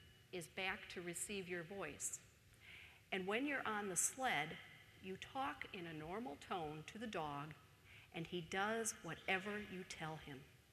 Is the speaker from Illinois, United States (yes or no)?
yes; Chicago, Illinois, United States; And when we came to Minnesota, even though I'm from Chicago, I do not embrace the cold, but I thought, okay, now I live in Minnesota, I need to embrace the cold.